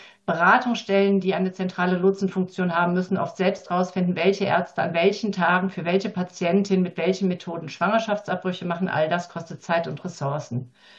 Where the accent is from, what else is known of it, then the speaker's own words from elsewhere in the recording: Southern Germany, Germany; in einigen Regionen in Deutschland, gerade im Süden, wo ich herkomme